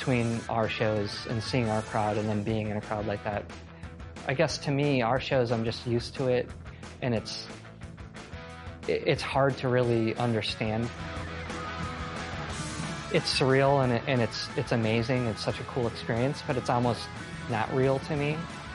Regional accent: Menomonee Falls, Wisconsin, United States; I grew up in Menominee Falls on a street called Destiny Drive, which is a pretty cool name for a street, I guess.

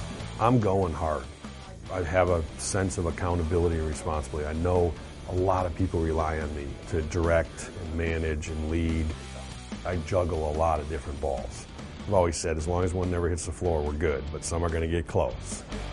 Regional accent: Wisconsin, United States; I take a lot of pride in telling people I'm a cheesehead. I don't even say I'm from Wisconsin.

